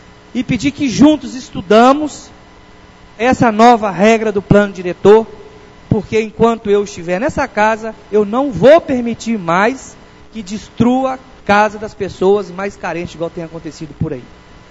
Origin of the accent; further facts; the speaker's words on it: Capanema, Brazil; Fui criado, nascido e criado aqui no Capanema